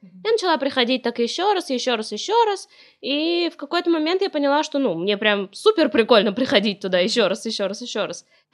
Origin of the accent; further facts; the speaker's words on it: Rostov-on-Don, Rostov Oblast, Russia; also born or lived in Ukraine; Ну, может быть, немножко мой говор. Вот. Так всю жизнь я прожила в городе Ростове-на-Дону. Я всю жизнь знала, что я еврейка.